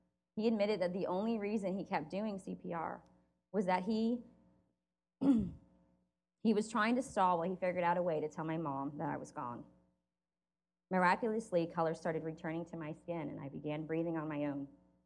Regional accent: North Carolina, United States; born there; I was born in North Carolina in 1973 and the youngest of three children.

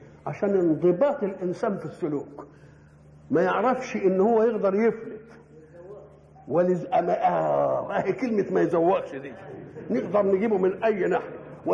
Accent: Egypt; accent: Egyptian; احنا لما نروح بلاد إن كلمناهم بلهجتنا المصرية ما يفهموش ولا كلمة

